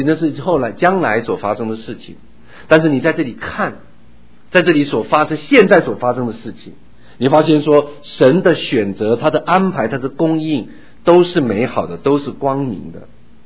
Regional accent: China; 我说当中我们中国人还有记得的话

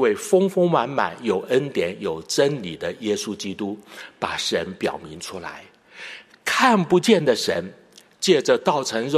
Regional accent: Taiwan; accent: Taiwanese Mandarin; 我一听你讲的就是从台湾来的，因为你讲话口音有台湾国语。

